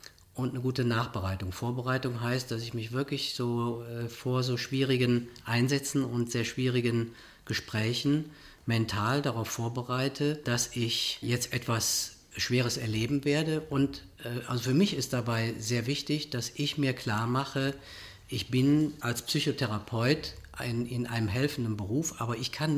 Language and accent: German; Rhineland, Germany; da gibt es bei mir so etwas wie die Gnade der rheinischen Geburt. Also als Rheinländer